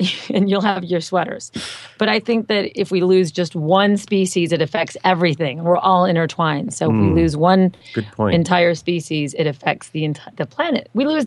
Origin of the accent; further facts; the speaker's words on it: Michigan, United States; No, I'm from Michigan